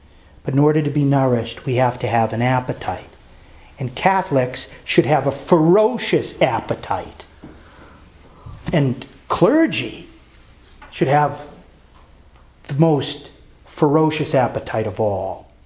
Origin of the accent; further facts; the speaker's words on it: Fall River, Massachusetts, United States; Where are you from, Bob? Cleveland. I'm from Fall River.